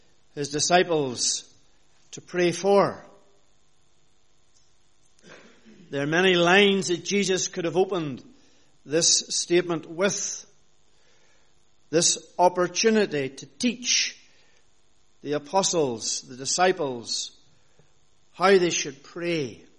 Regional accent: Northern Ireland, United Kingdom; as a child growing up in Northern Ireland

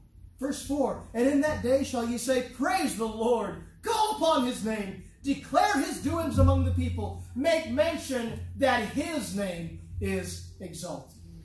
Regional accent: United States; Listen, I'm an American. I have a blue passport.

